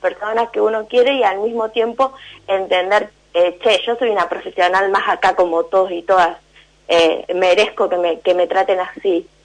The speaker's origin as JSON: {"language": "Spanish", "region": "La Pampa", "country": "Argentina", "said": "yo soy de La Pampa y en La Pampa no hay fútbol femenino."}